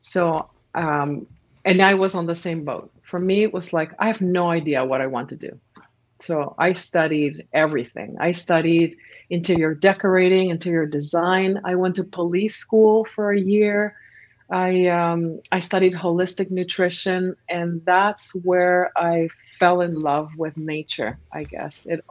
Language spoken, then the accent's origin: English; Peru; I was born and raised in Peru